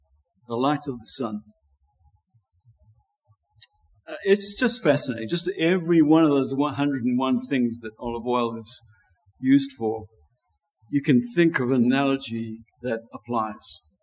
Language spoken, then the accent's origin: English; Zimbabwe; I know growing up in Rhodesia, one of the soaps that was always advertised was